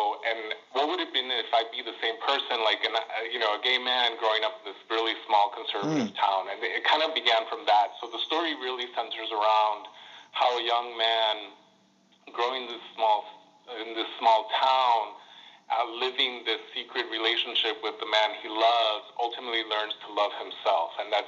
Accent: Chicago, Illinois, United States; also born or lived in New York City; Yeah, I'm born and raised in Chicago. I'm currently based in Chicago, which is great to be back in my home city after living in New York City for quite some time. So glad to be back in the Midwest.

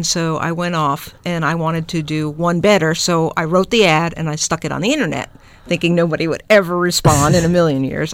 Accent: Florida, United States; Because, you know, I'm from Florida. I lived there 28 years, right?

